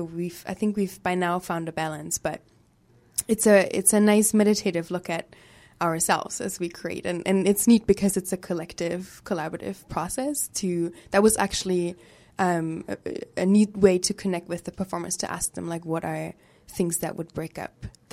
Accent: Germany; English is a second language; now in Canada; I grew up in Germany and I came to Canada about 6 years ago, six, 7 years ago.

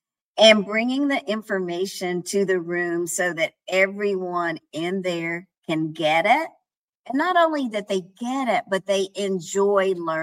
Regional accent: North Carolina, United States; I'm from North Carolina. And at the time I was growing up, it was the furniture factory of the world.

